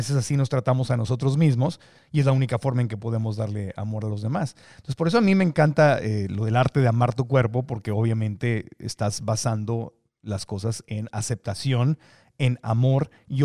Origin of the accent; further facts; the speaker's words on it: Monterrey, Nuevo León, Mexico; Y como buena mujer regiomontana, que es la ciudad, bueno, San Pedro Garza García, que está en Nuevo León, en Monterrey